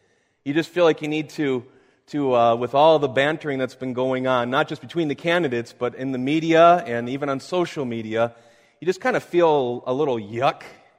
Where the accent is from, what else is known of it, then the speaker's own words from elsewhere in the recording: Pontiac, Michigan, United States; moved away as an adult; also born or lived in the South; I grew up in Michigan, was born in Michigan. My wife was as well. She's from the Lapeer, Flint area. I was born in Detroit, grew up out near Pontiac.